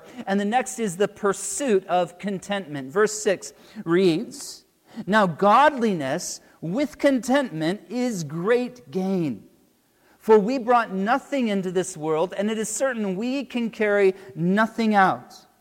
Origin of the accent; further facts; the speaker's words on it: United States; or I'm from America, when Americans would go and visit us in Uganda or other developing countries